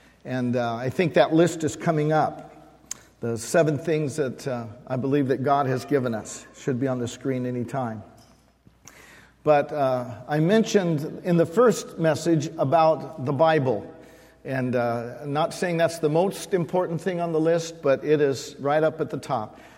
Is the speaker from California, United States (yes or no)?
yes; California, United States; I was raised in Central California, so I can say this.